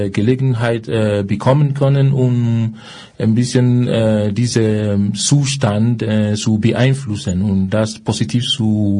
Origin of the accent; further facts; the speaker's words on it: Nigeria; now in Munich, Germany; Ich komme aus Nigeria. Ich bin seit 2003 in München hier als Flüchtling